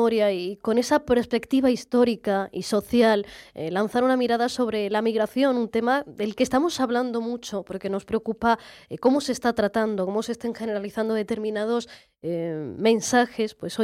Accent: Andalusia, Spain; esa mezcla ese combinarnos en Andalucía es aún mayor, ¿no? Por la situación geográfica que la que tenemos, nuestra historia, ¿no?

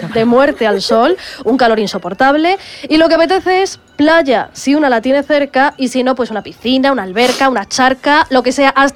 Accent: Málaga, Andalusia, Spain; perdona que yo soy de Málaga, que soy orientada.

